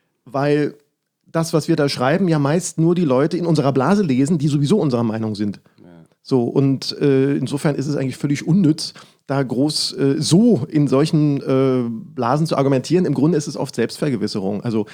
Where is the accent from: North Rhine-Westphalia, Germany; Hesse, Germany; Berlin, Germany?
Berlin, Germany; ich bin in Marzahn aufgewachsen